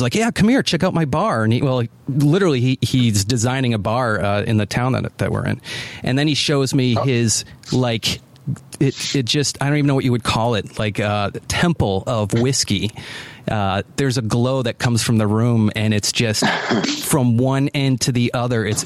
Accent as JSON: {"language": "English", "town": "Boston", "region": "Massachusetts", "country": "United States", "said": "I mean, I'm from the Boston area."}